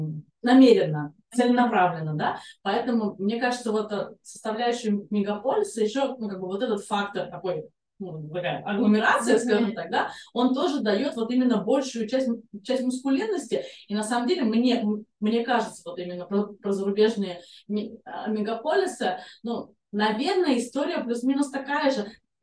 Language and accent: Russian; Moscow, Russia; я сама коренная москвич